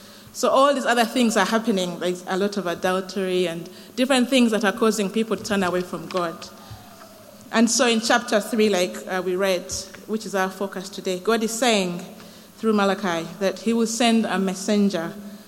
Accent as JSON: {"language": "English", "country": "Uganda", "tie": "born or raised there", "said": "So I grew up, I was born and raised in Uganda"}